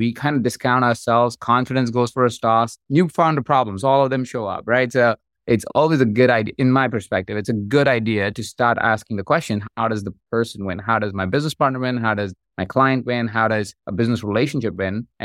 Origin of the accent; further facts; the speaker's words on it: India; okay, I grew up in India. That's where I'm from.